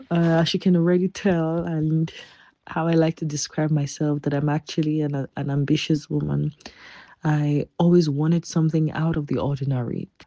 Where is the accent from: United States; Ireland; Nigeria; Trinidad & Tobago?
Nigeria; I will go ahead to describe myself as a Nigerian pharmacist who did not follow the regular path.